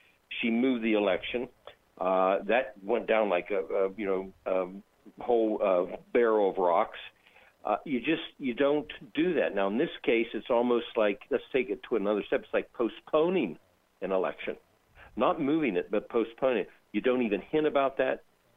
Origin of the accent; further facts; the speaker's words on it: Ohio, United States; you know where I'm from. I'm from Appalachia, Ohio. I had a 14-15% Republican index in my district.